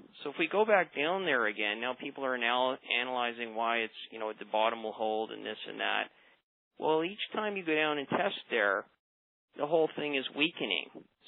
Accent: Canada; I'm a Canadian

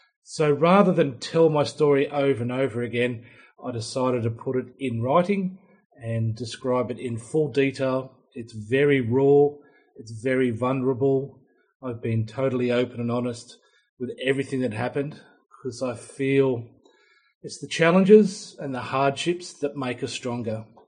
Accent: Sydney, New South Wales, Australia; when I was a teenager, I grew up in Sydney's beaches. I used to go down to Maroubra Beach, which is a surfing beach close to where I used to live.

